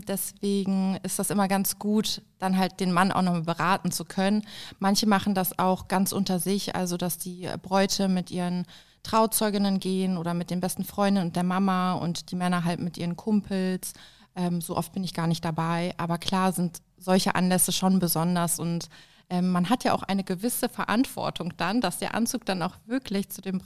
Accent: Berlin, Germany; Ich komme aus Berlin und bin froh, dass ich jetzt hier sein darf.

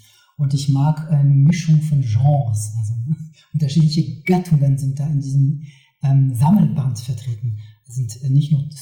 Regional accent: France; German is a second language; moved away as an adult; now in Berlin, Germany; Ich bin in Frankreich geboren und dort aufgewachsen. Und als ich 20 war ungefähr, bin ich nach Deutschland gezogen.

